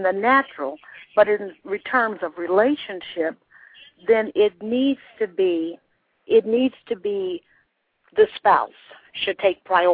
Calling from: Marietta, Georgia, United States; I'm calling from Marietta, Georgia.

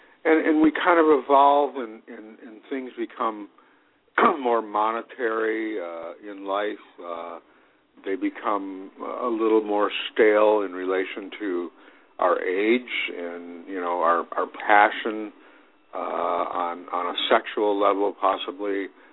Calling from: Connecticut, United States; from Connecticut.

